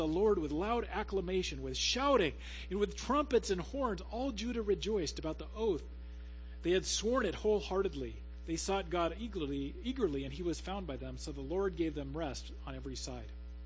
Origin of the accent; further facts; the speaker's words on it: Seattle, Washington, United States; born there; I was born in Seattle, and it's tragic.